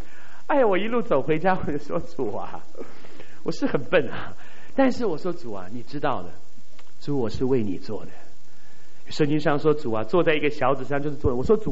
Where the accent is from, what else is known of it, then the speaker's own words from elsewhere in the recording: China; 我们中国人如果都来归主，福音就传遍地极了。